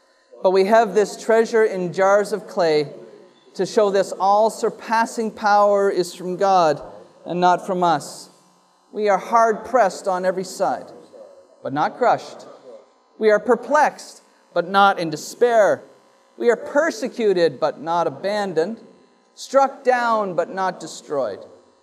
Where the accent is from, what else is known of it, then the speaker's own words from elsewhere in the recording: Canada; I don't know, as a Canadian, I somehow have this view that I can get transformation and redemption without any pain.